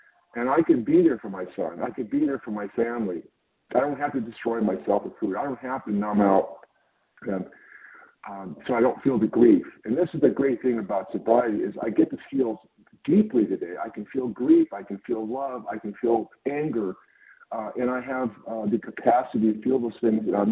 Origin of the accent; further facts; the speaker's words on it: California, United States; I am from California.